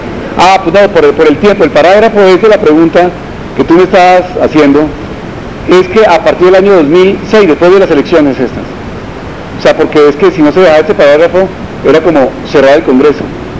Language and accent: Spanish; Cartagena, Bolívar, Colombia; No es en la costa, yo soy cartagenero, pero no solamente en la costa.